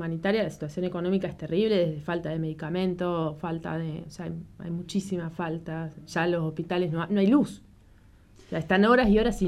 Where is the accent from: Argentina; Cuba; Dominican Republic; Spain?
Argentina; los derechos que nosotros tenemos como argentinos